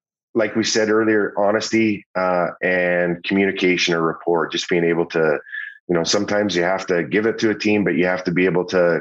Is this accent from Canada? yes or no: yes; Saskatoon, Saskatchewan, Canada; Todd McClellan, whom and I grew up together in Saskatoon.